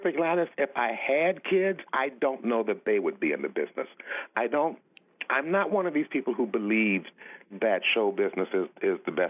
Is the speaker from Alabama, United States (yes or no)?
no; Chicago, Illinois, United States; also born or lived in Springfield; That's where I was born. I grew up in Chicago.